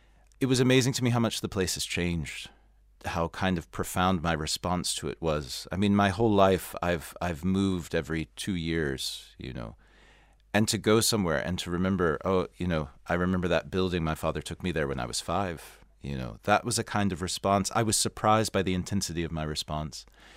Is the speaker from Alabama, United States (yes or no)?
no; Louisville, Kentucky, United States; moved away; I think a teenager growing up in Louisville, Kentucky today has a very different experience from what I had 25 years ago.